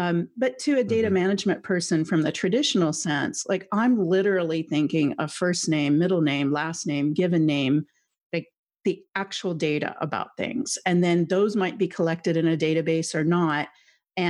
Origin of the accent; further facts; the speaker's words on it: Canada; Let's be polite because I'm Canadian.